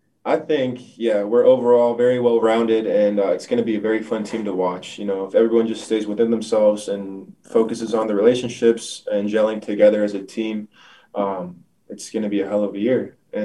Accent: Germany; moved away; And to think, you know, that I came from Germany and you know, I get a little emotional because it's crazy.

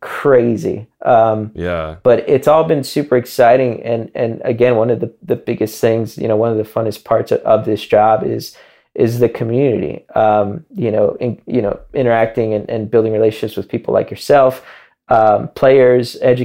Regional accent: Chicago, Illinois, United States; I grew up a drummer. I've been playing drums since I was 11. And growing up in Chicago

